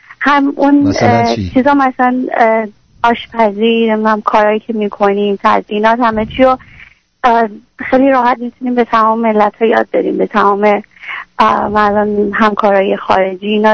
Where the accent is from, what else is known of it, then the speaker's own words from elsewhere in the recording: Iran; now in Los Angeles, United States; ما که الان اینجا تو لس آنجلس هستیم هزاران هزار مایل از کشورمون دور